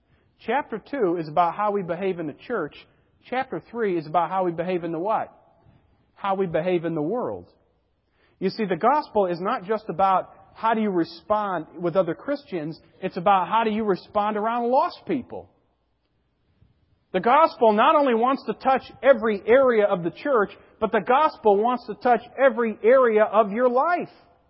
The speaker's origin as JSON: {"language": "English", "country": "United States", "tie": "born or raised there", "said": "Back where I grew up on the Connecticut River, they had the Shad Derby."}